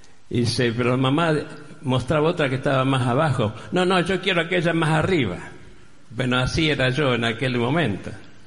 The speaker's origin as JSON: {"language": "Spanish", "town": "Verónica", "region": "Buenos Aires Province", "country": "Argentina", "tie": "born or raised there", "said": "allí donde mi pueblo era Verónica, en la provincia de Buenos Aires"}